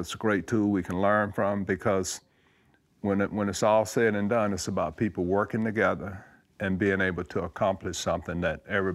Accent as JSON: {"language": "English", "region": "the South", "country": "United States", "tie": "born or raised there", "said": "I'm talking about history as a black man, as a young black youth growing up in the South doing segregation."}